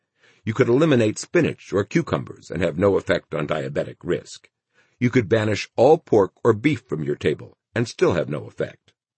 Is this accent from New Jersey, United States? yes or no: yes; Lake Hiawatha, New Jersey, United States; When I was a kid growing up in Lake Hiawatha, New Jersey, my mother used to point to one person or another